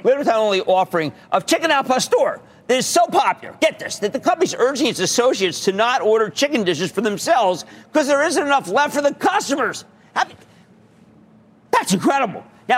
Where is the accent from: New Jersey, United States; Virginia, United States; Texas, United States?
New Jersey, United States; Kevin, in my home state of New Jersey.